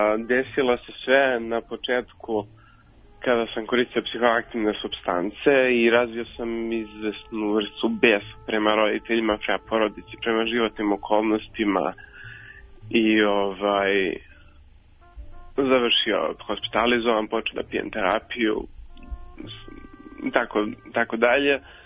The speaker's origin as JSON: {"language": "Serbian", "town": "Čačak", "region": "Moravica District", "country": "Serbia", "said": "pošto nisam iz Beograda, iz Šačka sam"}